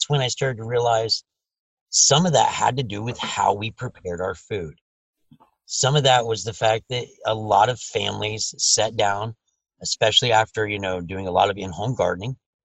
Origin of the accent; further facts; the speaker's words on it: Ohio, United States; To answer your first question, it was more, I grew up in Ohio.